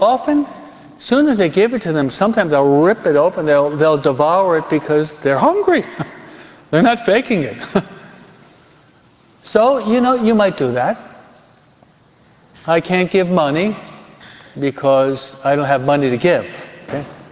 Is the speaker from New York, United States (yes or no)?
yes; New York, United States; Being a New Yorker, why am I not under the George Washington Bridge, you know?